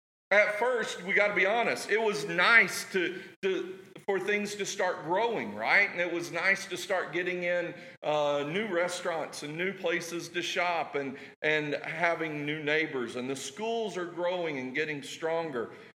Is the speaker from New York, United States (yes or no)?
no; Springdale, Arkansas, United States; Now, as many of you know, I grew up in Springdale.